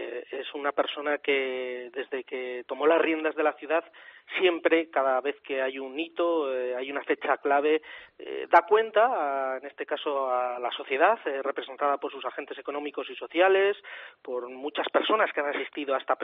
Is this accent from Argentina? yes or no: no; Spain